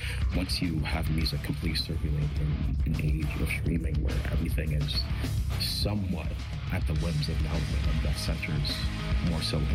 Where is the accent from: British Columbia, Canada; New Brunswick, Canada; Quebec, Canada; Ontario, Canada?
Ontario, Canada; St. Catharines; I grew up in St. Catharines